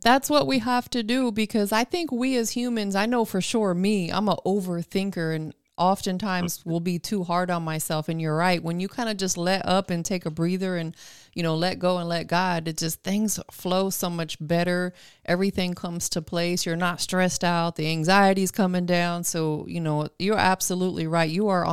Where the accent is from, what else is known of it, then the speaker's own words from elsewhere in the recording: Tampa, Florida, United States; moved away as an adult; I was born in Tampa, but, you know, of course, I lived in like Safety Harbor, Clearwater, Largo. But, you know, born in Tampa, I represent Tampa.